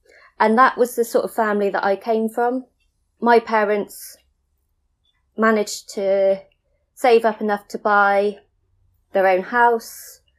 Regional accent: Bridgwater, South West England, United Kingdom; also born or lived in Bristol; I grew up in Bridgewater, and the only other place I have lived is Bristol, and that was only for a few years. I grew up on the south side of Bridgewater, and I went to the Somerset Bridge School

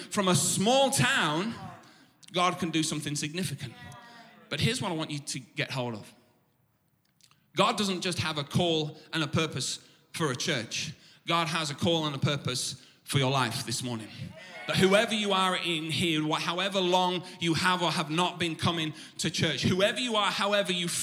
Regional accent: Richmond, Yorkshire and the Humber, United Kingdom; And my hometown, where our hub of our church is a town called Richmond in North Yorkshire.

